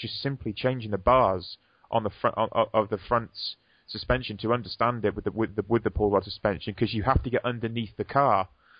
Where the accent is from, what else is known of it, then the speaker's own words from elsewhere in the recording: United Kingdom; even though I'm British